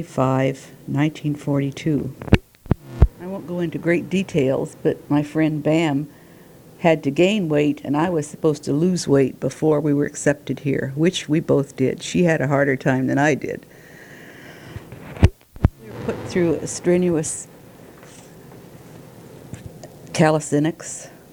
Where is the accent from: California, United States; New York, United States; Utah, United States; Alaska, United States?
California, United States; San Francisco; I was raised in San Francisco, California.